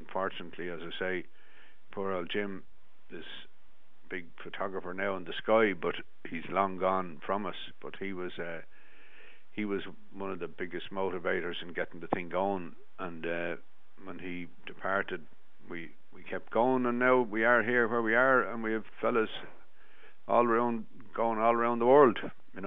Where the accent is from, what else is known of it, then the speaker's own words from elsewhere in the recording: Dublin, Leinster, Ireland; I'm from Harold's Cross in Dublin, and the dog track was only 500 yards away.